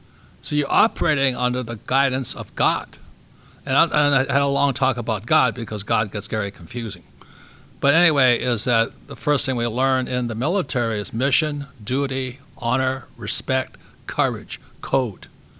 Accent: Hawaii, United States; I grew up in Hawaii, which Forbes magazine called the People's Republic of Hawaii.

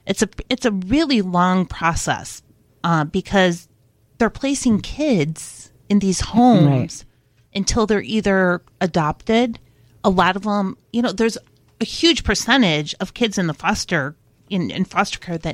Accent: Detroit, Michigan, United States; I'm from Detroit and I worked in the foster care, like in foster care, working with those kids as a therapist.

